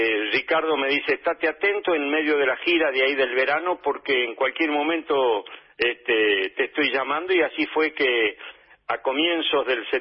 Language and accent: Spanish; San Miguel de Tucumán, Tucumán, Argentina; born there; now in Bellavista, Argentina; Yo nací en San Miguel de Tucumán, en la ciudad de Tucumán.